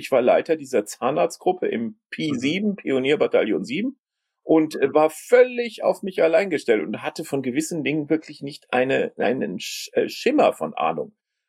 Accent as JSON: {"language": "German", "town": "Mainz", "region": "Rhineland-Palatinate", "country": "Germany", "tie": "born there", "also_born_or_lived": "Frankfurt / Bochum / Hamburg / Canada", "said": "Also ich bin viel in Deutschland rumgekommen, schon als Kind, weil meine Eltern waren sehr reiselustig und geboren in Mainz, also kein Bayer, auf jeden Fall nicht. Und dann in Frankfurt, dann in Bochum, dann in Hamburg"}